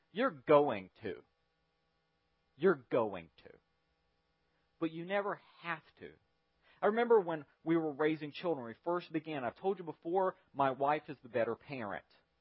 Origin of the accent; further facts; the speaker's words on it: Fayetteville, North Carolina, United States; I grew up in the South on, you know, Fayetteville, North Carolina, 70%, 80% humidity all of the time, blazing hot in the summer.